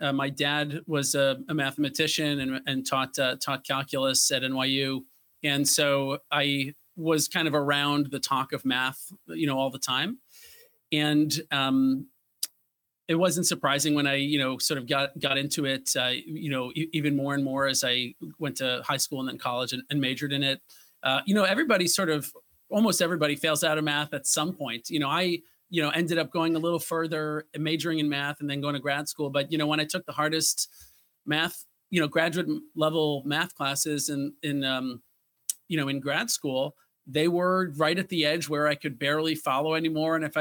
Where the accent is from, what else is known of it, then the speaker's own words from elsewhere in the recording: New York City, New York, United States; I'd actually gotten into Stuyvesant as a kid growing up in New York City and then declined to go because I wanted to be an actor at the time.